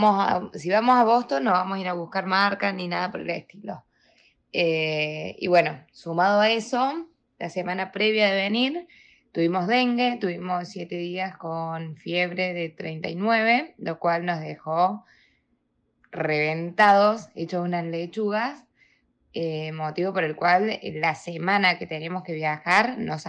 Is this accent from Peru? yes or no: no; Córdoba, Argentina; soy de Córdoba, somos los dos de Córdoba